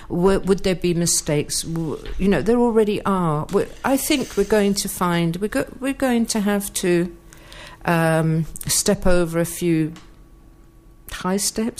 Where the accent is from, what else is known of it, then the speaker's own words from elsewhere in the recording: United Kingdom; Nobody from our side, and I am British, but it looks like when it comes to seeking help, I'm more European.